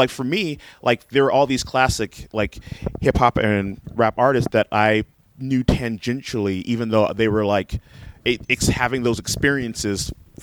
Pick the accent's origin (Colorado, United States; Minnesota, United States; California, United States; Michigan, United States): California, United States; Inglewood; And I was 5 minutes from the Rodney King riots. I like drove through that.